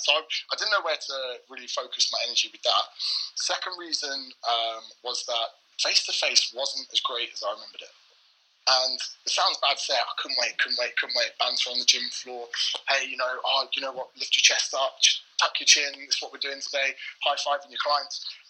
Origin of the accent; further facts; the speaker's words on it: England, United Kingdom; There are PTs in that gym that live together, you know, being English, being new, there are all these factors.